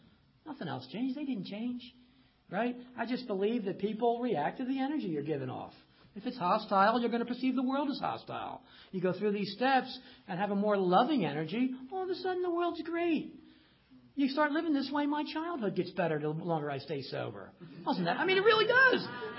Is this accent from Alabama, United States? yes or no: no; Philadelphia, Pennsylvania, United States; When I was growing up in Southwest Philly, my dad never sat me down and said … here's the secret to life.